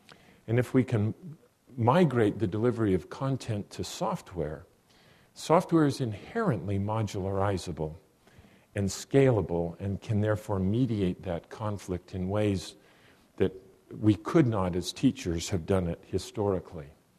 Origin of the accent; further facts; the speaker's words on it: Salt Lake City, Utah, United States; My brother and I, we grew up in Salt Lake City.